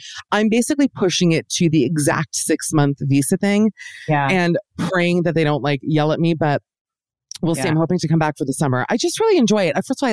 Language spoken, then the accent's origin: English; Miami, Florida, United States; I'm actually from Miami, where I am as we speak.